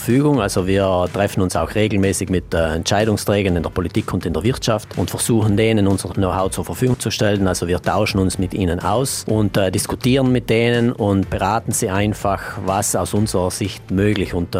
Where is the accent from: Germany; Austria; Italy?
Italy; South Tyrol; aber pro Kopf stoßen wir Südtiroler immer noch extrem viel CO2 aus